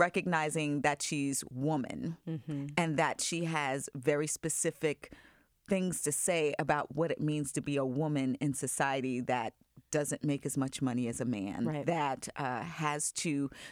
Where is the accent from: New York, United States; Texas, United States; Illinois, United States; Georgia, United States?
New York, United States; My mom comes from a Gullah culture, but, you know, I grew up in Long Island.